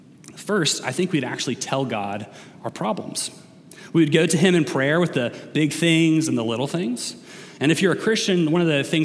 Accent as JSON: {"language": "English", "town": "Atlanta", "region": "Georgia", "country": "United States", "tie": "born or raised there", "said": "Growing up, I grew up in Atlanta during the 90s, and because of that, I was often at Braves games."}